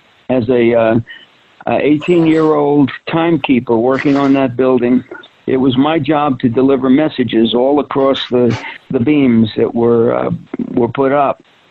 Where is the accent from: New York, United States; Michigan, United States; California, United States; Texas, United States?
New York, United States; New York City; It was an interesting thing growing up in New York City.